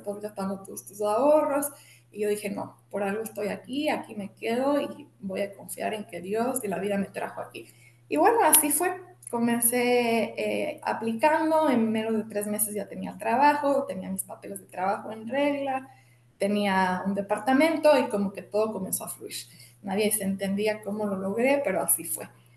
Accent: Ecuador; also born or lived in Spain; regreso a mi país, yo soy de Ecuador y comienzo a trabajar en una firma reconocida internacionalmente

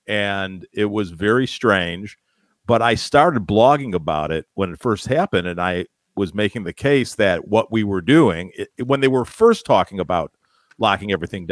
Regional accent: Las Vegas, Nevada, United States; I grew up in Vegas.

